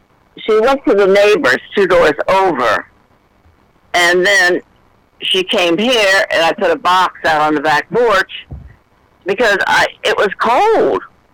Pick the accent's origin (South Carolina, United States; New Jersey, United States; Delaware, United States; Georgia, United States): Delaware, United States; ever since I was 9 years old in Delaware. I'm from Delaware.